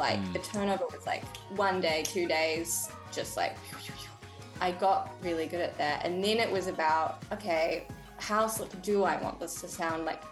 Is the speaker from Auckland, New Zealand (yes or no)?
yes; Titirangi, Auckland, New Zealand; now in London, United Kingdom; So I grew up in Te Tirangi. I love Te Tirangi. I will always return there as like my home base.